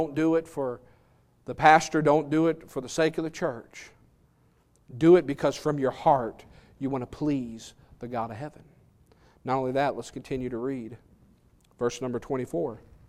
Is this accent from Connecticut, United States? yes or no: no; Alabama, United States; You know, I'm from Alabama. I like wearing ball caps